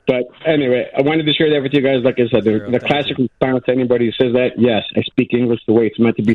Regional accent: Aurora, Illinois, United States; accent: Chicago; So I'm from Aurora. So, you know, I can't even say I'm from the city.

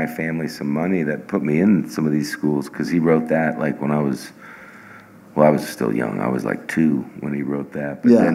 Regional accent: Hollywood, California, United States; I think when I was in my school in Hollywood, because I grew up in Hollywood

